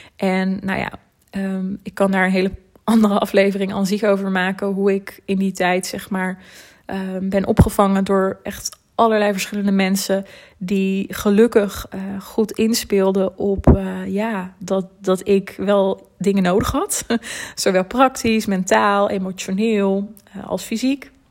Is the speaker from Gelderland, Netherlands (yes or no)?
yes; Gelderland, Netherlands; Ik kwam uit de Betuwe, dus dat lag allemaal redelijk in de buurt.